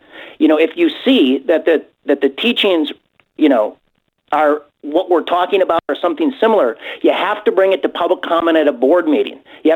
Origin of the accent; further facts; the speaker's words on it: Illinois, United States; Well, Glenn, I'm from Illinois. It is the Super Bowl of corruption, as everybody understands.